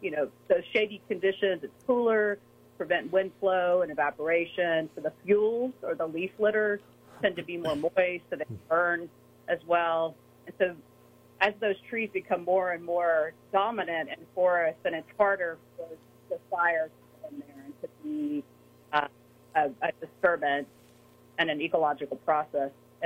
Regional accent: Texas, United States; I'm from Texas originally.

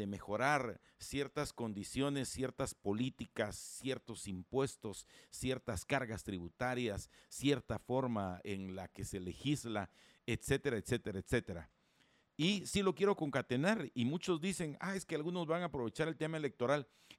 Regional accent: Guatemala; somos todos los guatemaltecos, los 18 millones de guatemaltecos

